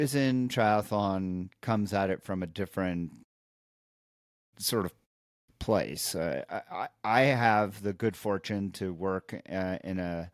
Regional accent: Montreal, Quebec, Canada; I grew up in Montreal, after all, you know, home of the Canadiens and real ice hockey hotbed.

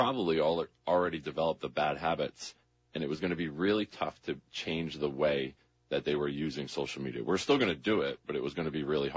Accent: Woonsocket, Rhode Island, United States; I grew up in Woonsocket, Rhode Island, and I reached out to my old athletic director

